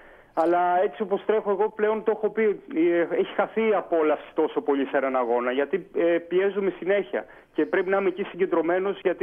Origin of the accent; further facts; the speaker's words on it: Agrinio, West Greece, Greece; also born or lived in Athens; είχαμε πάρει μετάθεση από Αθήνα για να μαζέψουμε μόρια κάποια στιγμή να έρθουμε στον τόπο μου εδώ στο Αγρίνιο.